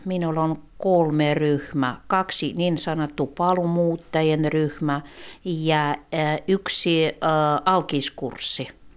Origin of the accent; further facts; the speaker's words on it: Russia; Finnish is a second language; Ei, minä olen oikea venäläinen, mä sanoisin näin. Mun vanhemmat ja vanhemmat olivat venäläisiä.